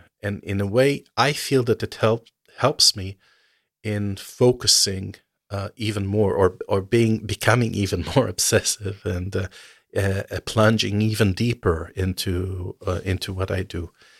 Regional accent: Israel; moved away as an adult; because the light in my home country in Israel is way more violent.

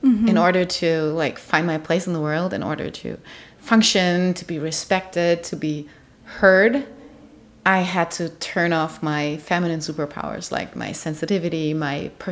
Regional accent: Germany; I'm from Germany, for everybody who doesn't know that.

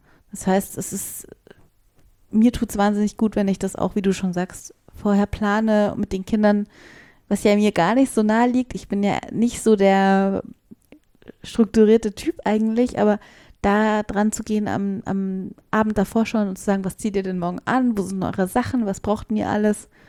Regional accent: Bavaria, Germany; wir sind ja aus Bayern

